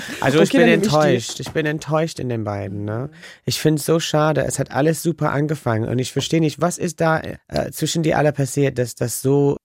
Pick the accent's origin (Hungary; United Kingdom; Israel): United Kingdom; England; German is a second language; dass Diana gestorben ist, war für uns alle als Engländer ganz, ganz schlimm.